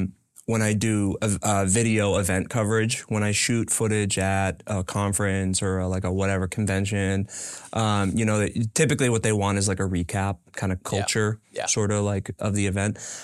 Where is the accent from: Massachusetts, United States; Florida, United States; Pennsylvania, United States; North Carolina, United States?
Massachusetts, United States; And, you know, I'm from Massachusetts and, you know, when folks say I want to move to Massachusetts, you know, I'm not like, oh, don't do that.